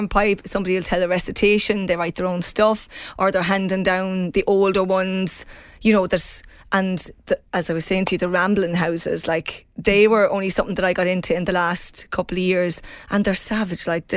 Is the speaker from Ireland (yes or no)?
yes; Leinster, Ireland; now in Kerry, Ireland; I'm originally from County Meath, living in Kerry about 15-ish years.